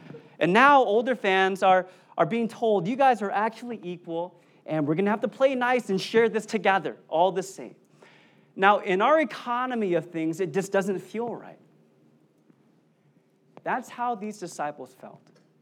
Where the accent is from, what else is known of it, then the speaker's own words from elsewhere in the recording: Sacramento, California, United States; now in Bay Area, United States; And so I'm a Kings fan, okay? Because I'm from Sactown, okay?